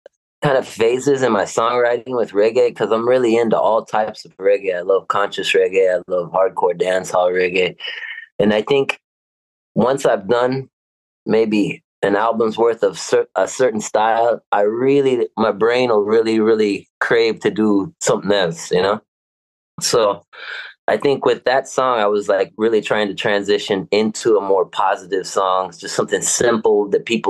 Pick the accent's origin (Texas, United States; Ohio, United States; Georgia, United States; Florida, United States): Texas, United States; born there; Part two, you know, I was born in Texas.